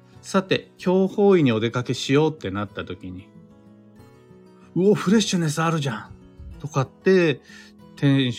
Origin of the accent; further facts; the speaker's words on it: Kiryu, Gunma, Japan; 僕が生まれ育った群馬県桐生市だとソースカツ丼、あとはひもかわうどん、さらには焼きまんじゅうとかが名物です。